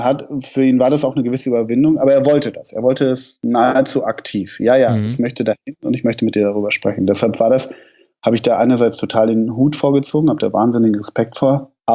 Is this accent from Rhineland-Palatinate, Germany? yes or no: no; Hamburg, Germany; ich komme ja aus Hamburg